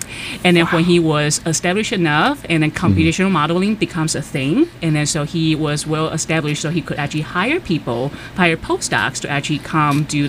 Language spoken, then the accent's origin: English; Taiwan; moved away as an adult; now in United States; I am an associate professor in the Department of Chemistry at Tufts University. And so I grew up in Taiwan, and I first came to the United States for my PhD in Madison, Wisconsin. Then I moved to Stanford for my postdoc.